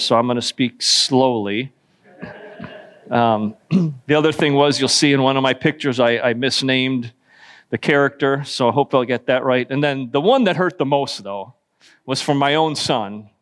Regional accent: Chicago, Illinois, United States; So I'm from Chicago. My wife and I grew up 1 mile from each other.

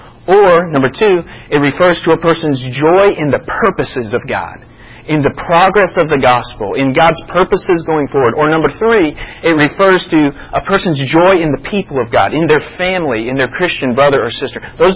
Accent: Florida, United States; also born or lived in Chicago, Illinois; I remember when I lived in Chicago, but I was from Florida and I was an absentee voter in Florida

